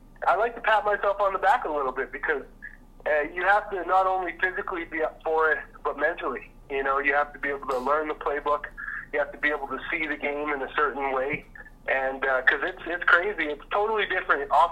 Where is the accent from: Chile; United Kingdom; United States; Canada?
Canada; Winnipeg, Manitoba; But I grew up in Winnipeg